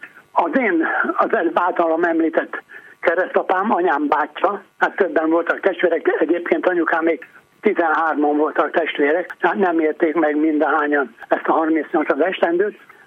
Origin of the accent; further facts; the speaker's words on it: Petržalka, Bratislava Region, Slovakia; mi Pozsony-Liget falumban laktunk, az Pozsonnyal áttellemben van, mint Pest és Buda, tehát a Duna jobb partján.